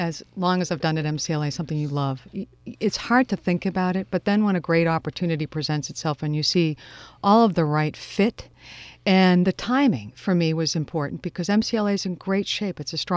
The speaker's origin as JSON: {"language": "English", "region": "Massachusetts", "country": "United States", "tie": "born or raised there", "moved": "as an adult", "said": "So having had the chance to do it here in Massachusetts, my home state, and now doing it in a state that has a commitment as well to public higher education on a bigger scale."}